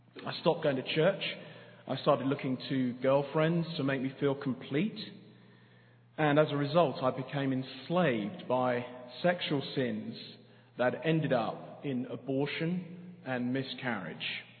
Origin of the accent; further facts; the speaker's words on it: London, United Kingdom; You've probably guessed I'm not from round here. I'm from London, here doing the internship with Mark Dever.